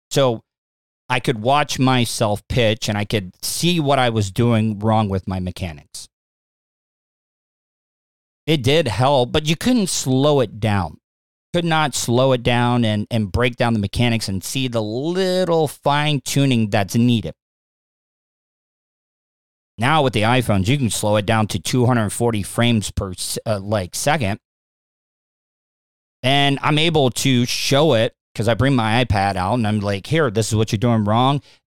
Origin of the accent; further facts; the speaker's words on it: De Leon Springs, Florida, United States; Well, I was a very lonely child growing up in De Leon Springs. Closest neighbor was like 4 or 5 miles away.